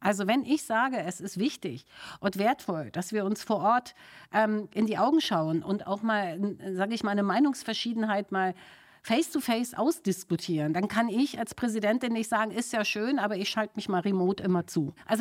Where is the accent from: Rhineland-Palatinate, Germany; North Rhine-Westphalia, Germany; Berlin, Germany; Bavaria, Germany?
Berlin, Germany; bin ja selber Berlinerin.